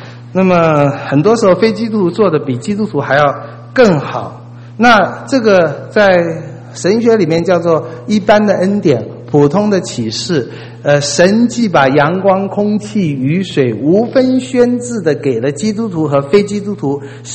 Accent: China; 跟我们中国人的好面子不一样。

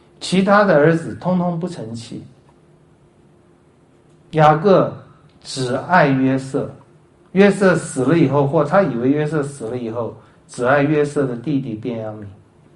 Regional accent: China; 我们中国人可能很多亏可以吃，很多难可以受

